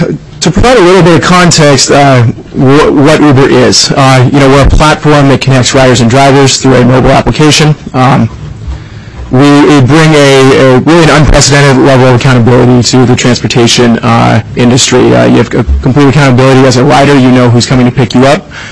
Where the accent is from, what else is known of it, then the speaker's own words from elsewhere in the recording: Seattle, Washington, United States; I'm not from San Francisco. Not all of us are Californians. But out of Seattle, actually.